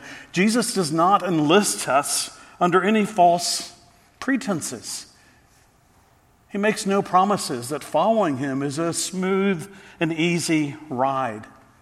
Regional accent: Texas, United States; As a little boy growing up in Texas, I remember seeing ripe fields of cotton

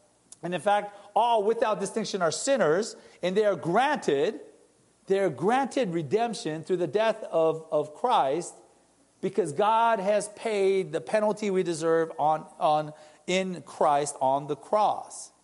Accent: Gardena, California, United States; my neighbor, you know, my friends growing up in Gardena, or, you know, people that I went to school with?

